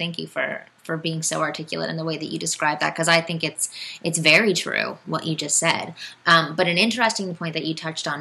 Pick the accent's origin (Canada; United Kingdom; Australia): Canada; I'm Canadian.